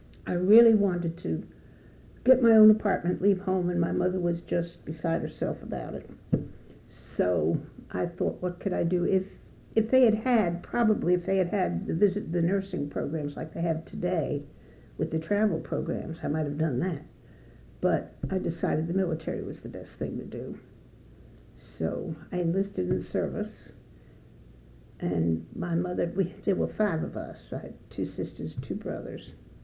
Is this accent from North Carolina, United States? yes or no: no; Brooklyn, New York, United States; Well, I grew up in Brooklyn, New York. Went to public schools there until I went into nursing school.